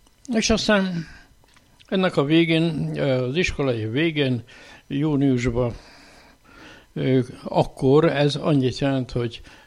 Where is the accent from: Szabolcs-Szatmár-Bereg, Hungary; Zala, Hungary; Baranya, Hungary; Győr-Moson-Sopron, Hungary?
Győr-Moson-Sopron, Hungary; Kapuvár; Tehát ebből a világból indultam, és kicsi gyerekként is azt hiszem, már minisztráltam. Én Kapuvárot születtem